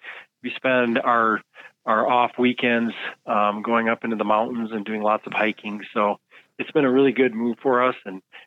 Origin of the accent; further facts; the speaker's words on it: Minneapolis, Minnesota, United States; So, you know, I grew up in Minneapolis, Minnesota.